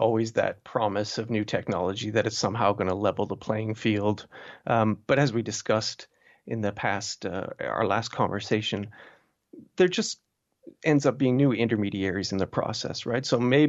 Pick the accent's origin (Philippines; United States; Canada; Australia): Canada; born or raised there